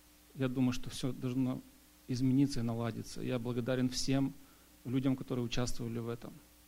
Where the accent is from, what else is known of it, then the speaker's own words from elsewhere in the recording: Renton, Washington, United States; я местный из Рентона.